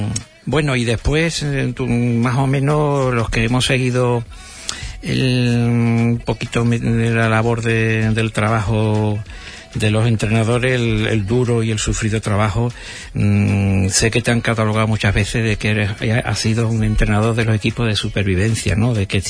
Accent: Cádiz, Andalusia, Spain; now in Huelva, Spain; yo que me he tirado muchísimos años en Cádiz, porque soy de Cádiz y he venido hace unos años para acá a Huelva

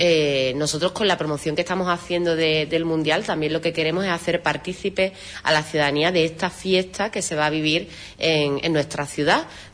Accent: Huelva, Andalusia, Spain; le hablamos de cómo somos los onubenses, ¿no? Esa forma de ser acogedora

